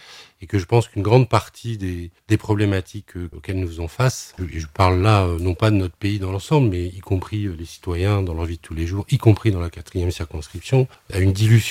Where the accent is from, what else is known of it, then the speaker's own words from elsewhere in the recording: Plottes, Bourgogne-Franche-Comté, France; dans le village d'où je viens, Plot, à côté de Tournu